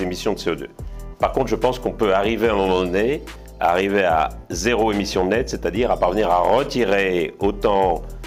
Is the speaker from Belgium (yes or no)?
yes; Belgium; now in Paris, France; je suis chercheur, je suis père de 3 enfants, je suis né en Belgique, j'habite à Paris depuis 2007. Je pense que je me fais aisément passer pour un Français.